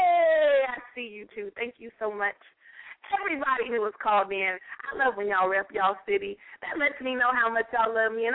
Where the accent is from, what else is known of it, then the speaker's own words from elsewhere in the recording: West Coast, United States; also born or lived in Atlanta, United States; I mean, I'm from the West Coast, lived in ATL for 12 years, so I'm kind of like West Coast, East Coast, kind of South, North Georgia type, mixed up.